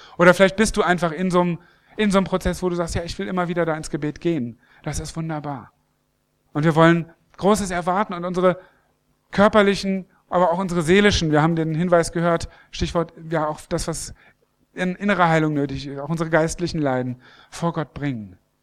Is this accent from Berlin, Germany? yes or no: no; Lower Saxony, Germany; ich komme aus der Nähe von Hannover, vom Steinhuder Meer.